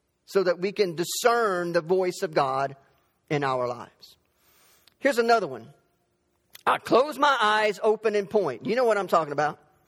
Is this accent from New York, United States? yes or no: no; Dothan, Alabama, United States; I grew up in Dothan, Alabama. And so I had a little pickup truck, and I was driving around the Ross Clark Circle in Dothan.